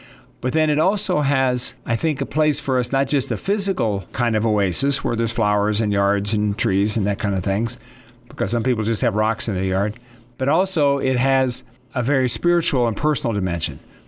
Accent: Midwest, United States; now in Las Cruces, United States; I come from the Midwest, where there's lots of rain and lots of trees and lots of greenery. And I moved into the desert, which was quite a different experience.

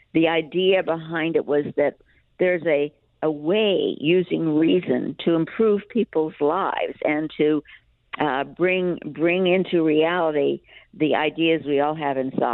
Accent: Wyoming, United States; I'm from Wyoming. Dick and I think of Wyoming as our home.

